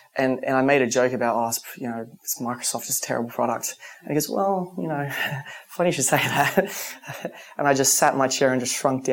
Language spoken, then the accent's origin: English; Queensland, Australia; So I grew up in Queensland.